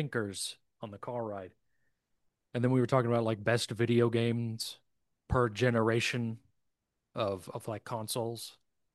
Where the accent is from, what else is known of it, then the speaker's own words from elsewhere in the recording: Knoxville, Tennessee, United States; because I grew up in Knoxville